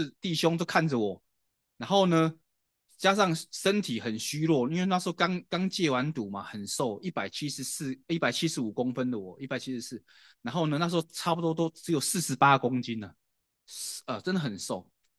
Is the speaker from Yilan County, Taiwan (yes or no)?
no; Hualien, Hualien County, Taiwan; born there; 我是在台湾的花莲出生哦